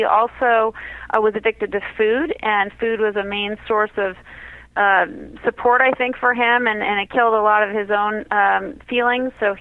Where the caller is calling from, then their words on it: Brentwood, California, United States; I live in Brentwood.